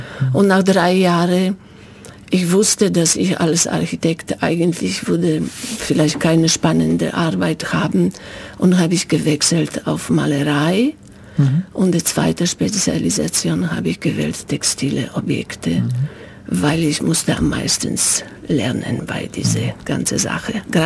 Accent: Pomeranian Voivodeship, Poland; Ich komme aus Polen. Ich bin also am Meer geboren. Das ist jetzt in Dreistadt, Gdynien, Sopot, Danzig. Ich habe in Danzig studiert.

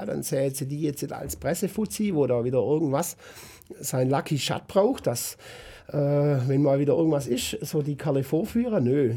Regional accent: Göppingen, Baden-Württemberg, Germany; Und ich komme ja ursprünglich aus Göppingen, also fast Nachbar.

